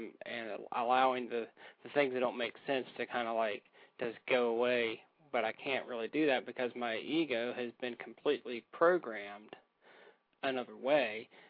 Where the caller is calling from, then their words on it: West Virginia, United States; I'm calling from West Virginia.